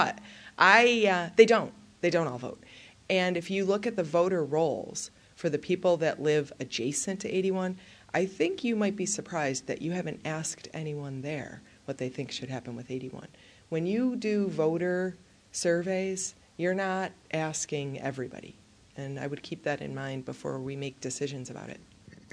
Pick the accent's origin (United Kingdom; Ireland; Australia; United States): Ireland; So, I don't. I'm Irish.